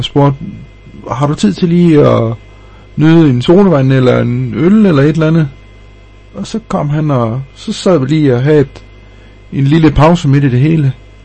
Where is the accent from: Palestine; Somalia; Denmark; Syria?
Denmark; Løkken, North Denmark Region; for mig, der er Løkken min barndomsby.